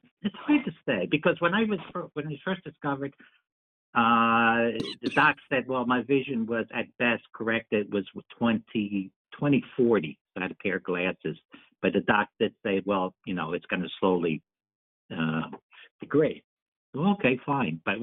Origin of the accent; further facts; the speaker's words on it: New Jersey, United States; like I said, I'm from Jersey. That's where I hail from.